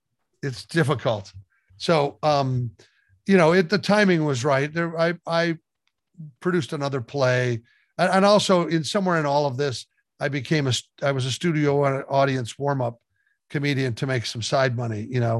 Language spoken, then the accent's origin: English; Midwest, United States; So I was Catholic and he was Jewish and I grew up in the Midwest and he grew up in New York.